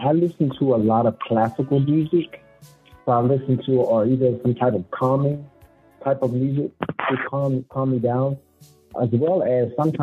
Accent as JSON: {"language": "English", "town": "Houston", "region": "Texas", "country": "United States", "tie": "born or raised there", "said": "Houston is my hometown."}